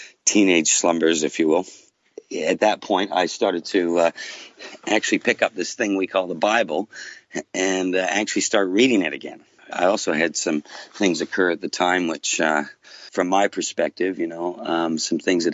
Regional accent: West Coast, Canada; now in New Zealand; not from New Zealand, but I'm currently based in New Zealand at the moment. So we're a little away from each other yet, but I was originally born in the west coast of Canada.

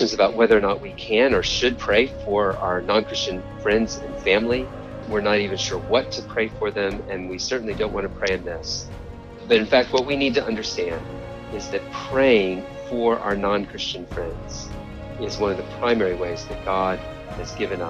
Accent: East Coast, United States; now in Oregon, United States; I'm from the East Coast, so it was a big move out west. It's like moving to a foreign country.

